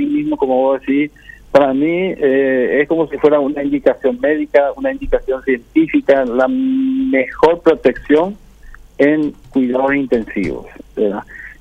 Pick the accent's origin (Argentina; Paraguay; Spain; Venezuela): Paraguay; nosotros formamos parte de la población paraguaya, somos paraguayos también acá